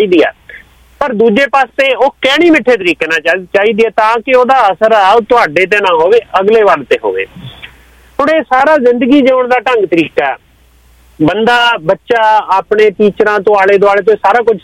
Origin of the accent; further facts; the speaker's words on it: Punjab, India; moved away; ਸਾਡਾ ਜੀ ਕਰਦਾ ਵੀ ਥੋੜੇ ਜਿਹੇ ਮਹੀਨੇ ਕੰਮ ਕਰਕੇ ਵੀ ਚਲੋ ਪੰਜਾਬ ਨੂੰ ਚੱਲੀਏ, ਕਿਉਂਕਿ ਅਸੀਂ ਉਸ ਮਿੱਟੀ 'ਚ ਵੱਡੇ ਹੋਏ ਹਾਂ।